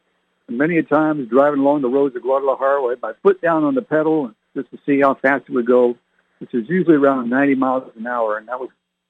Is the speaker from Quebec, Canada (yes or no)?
no; Barrie, Ontario, Canada; also born or lived in Halifax, Nova Scotia / Oromocto, New Brunswick / Fredericton, New Brunswick / Ottawa; now in United States; I could go up north to Canada, like where I was born and raised in Canada. I was born in Barrie, Ontario. I lived in Halifax, Nova Scotia, Oromocto, New Brunswick, Fredericton, New Brunswick, and Ottawa, the capital. I became a U.S. citizen in 1988